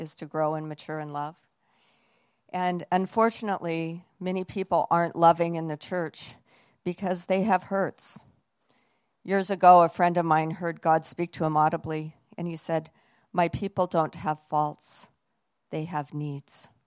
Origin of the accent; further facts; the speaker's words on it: Coeur d'Alene, Idaho, United States; I'm from Coeur d'Alene, Idaho, where I was a pastor for 18 years.